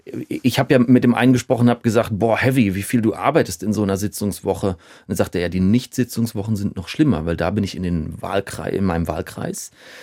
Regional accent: Berlin, Germany; ich habe das vor der Tür, ich bin Berliner, ich fahre da mit der S-Bahn hin.

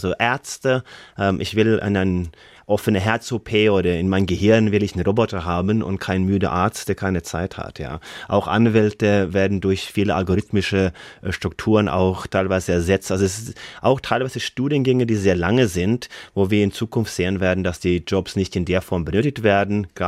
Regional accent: Norway; German is a second language; ich wurde natürlich von der akademischen Welt in Deutschland belächelt mit meinem Akzent und gesagt, ja gut, du hast den Norweger-Bonus.

